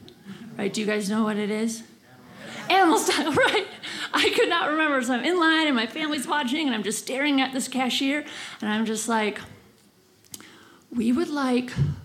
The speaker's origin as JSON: {"language": "English", "region": "Minnesota", "country": "United States", "moved": "yes", "lives_now": "Los Angeles, United States", "said": "I'm from Minnesota where we don't have it, and I live in LA now, and I think it's super cool."}